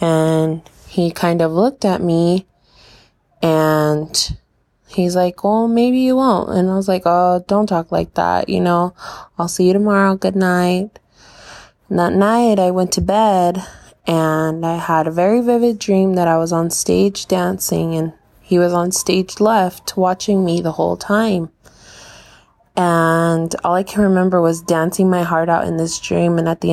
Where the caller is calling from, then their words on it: Yuma, Arizona, United States; I'm recording this from Yuma, Arizona.